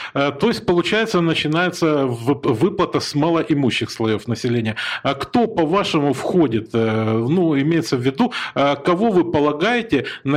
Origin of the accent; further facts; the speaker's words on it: Crimea, Ukraine; я крымчанин, который здесь жил и до 2014 года. Но вот у нас в Крыму